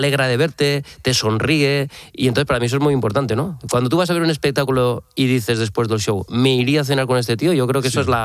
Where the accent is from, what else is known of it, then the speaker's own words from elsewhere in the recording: Valencian Community, Spain; yo soy valenciano